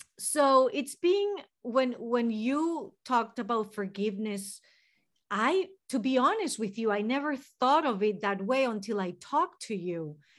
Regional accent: Venezuela; English is a second language; moved away; And I'm from Venezuela in South America.

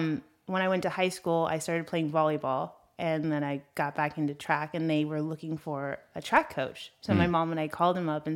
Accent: Brentwood, California, United States; accent: valley girl; I think it's, I grew up in Brentwood.

